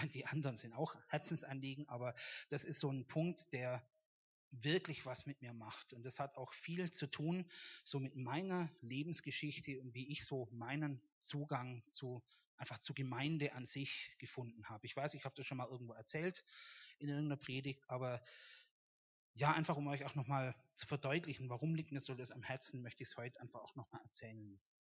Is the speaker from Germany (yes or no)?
yes; West Germany, Germany; Es war damals so, bei uns in Westdeutschland, man hat sich halt konfirmieren lassen.